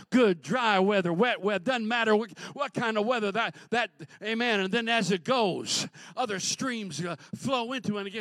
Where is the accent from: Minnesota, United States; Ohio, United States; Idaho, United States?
Minnesota, United States; I was raised in Minnesota where the mighty Mississippi River starts.